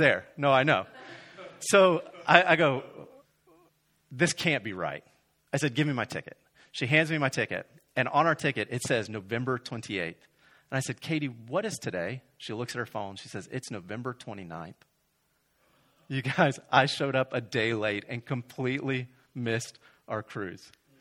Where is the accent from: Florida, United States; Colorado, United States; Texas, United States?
Florida, United States; I grew up in Florida. I think sunshine is God's gift to us because he loves us and wants us to be happy.